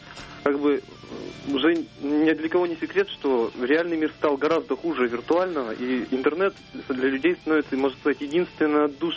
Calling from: Izhevsk, Udmurtia, Russia; Город Ижевск.

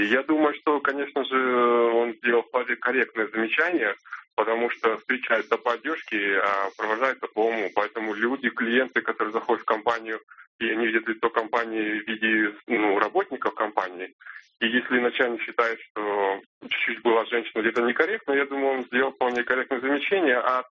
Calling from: Bishkek, Chüy Region, Kyrgyzstan; я звоню из Бишкека.

